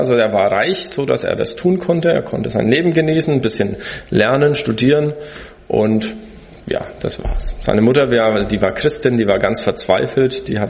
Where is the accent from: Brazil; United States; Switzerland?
Brazil; South Brazil; ich bin aufgewachsen in Brasilien und meine Eltern waren 10 Jahre, ich war da 7 Jahre davon mit dabei, in einem Indianerreservat von Kaingang-Indianern im Süden von Brasilien. Und als wir hingezogen sind, war ich 11 Jahre alt